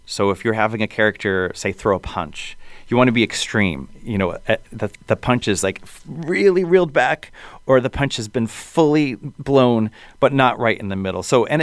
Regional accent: Worcester, Massachusetts, United States; I just had a release party and a book signing for Hey Kiddo in my hometown of Worcester

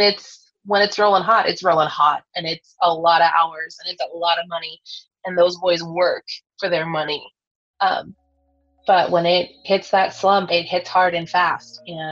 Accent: Williston, North Dakota, United States; And I was born and raised here in Williston.

